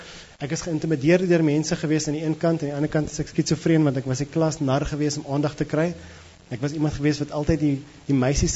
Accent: Northern Cape, South Africa; ek kom van die Noordkaap

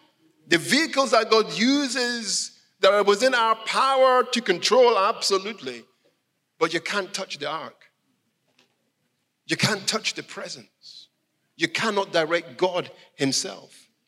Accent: Edinburgh, Scotland, United Kingdom; When I was a little boy in Edinburgh, I was born in Scotland. Little boy grew up in Edinburgh. My Nana brought me up.

